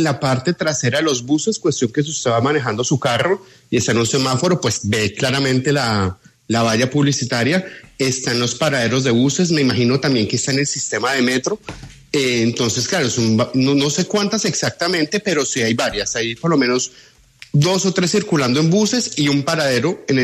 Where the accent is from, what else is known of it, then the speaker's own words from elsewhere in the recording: Colombia; now in France; para nosotros como colombianos residentes en Francia o en el exterior